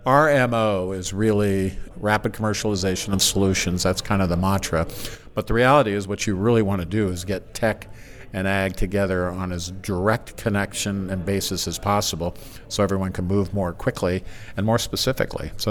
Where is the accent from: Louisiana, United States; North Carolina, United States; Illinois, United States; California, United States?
California, United States; I'm from Salinas Valley, but the same thing holds true in the Central Valley and throughout California.